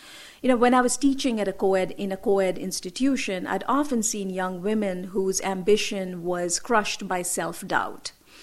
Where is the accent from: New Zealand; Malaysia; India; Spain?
India; North India; now in United States; So growing up in India, it was a very gendered society. I grew up in the north.